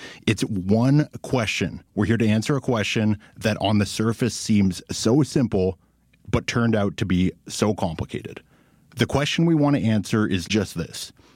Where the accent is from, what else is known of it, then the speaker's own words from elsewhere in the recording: Halifax, Nova Scotia, Canada; moved away as an adult; also born or lived in United States; when I was growing up in Halifax, I got my start in journalism there, working at CTV. And then most recently, when I was living in the U.S.